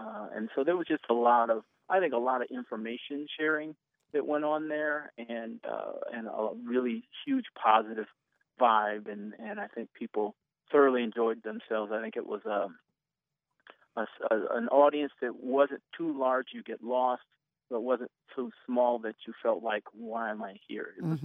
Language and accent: English; Columbus, Ohio, United States; Well, you know, Hoover Dam up there, I'm not sure, off Sunbury Road, I believe, mm-hmm. if I recall correctly. That was my place. That's where I connected with nature as a kid.